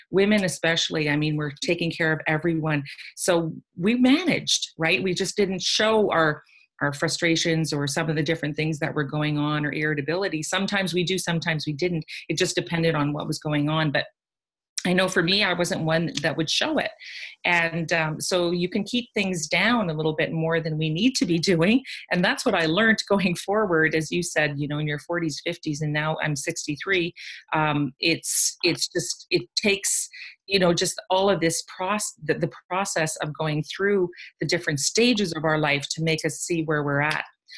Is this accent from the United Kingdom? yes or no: no; Ottawa, Ontario, Canada; from Ottawa, Ontario, but I'm actually in upstate New York right now visiting my daughter